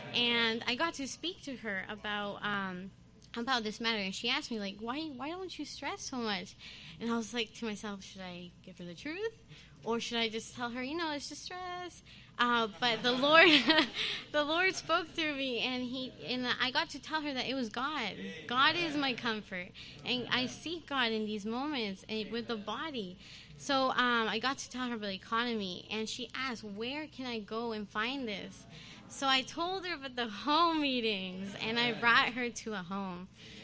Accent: Calgary, Alberta, Canada; I'm from Calgary.

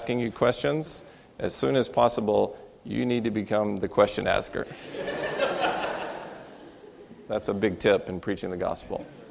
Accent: Texas, United States; I'm an American. And I have an even bigger disadvantage because I'm from Texas.

